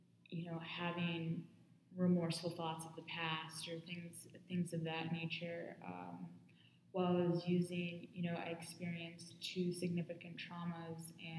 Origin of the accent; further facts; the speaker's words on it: Phoenix, Arizona, United States; My dad is a judge for the state of Arizona. I'm from Phoenix, by the way.